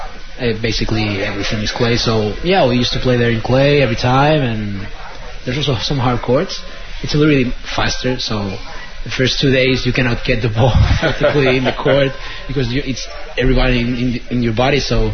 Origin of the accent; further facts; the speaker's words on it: Madrid, Community of Madrid, Spain; English is a second language; now in Maryville, United States; I'm from Madrid, Spain. This is my second year here.